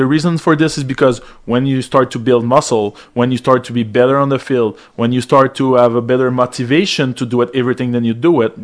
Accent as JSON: {"language": "English", "town": "Montreal", "region": "Quebec", "country": "Canada", "said": "So I'm from Verdun in Montreal, and I start to train a little bit"}